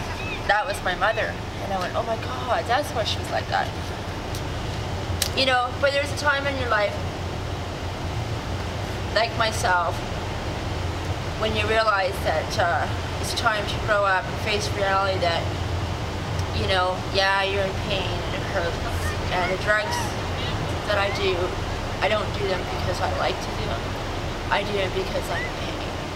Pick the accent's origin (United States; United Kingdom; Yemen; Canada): Canada; Toronto, Ontario; born there; I was born in Toronto, and my parents were born there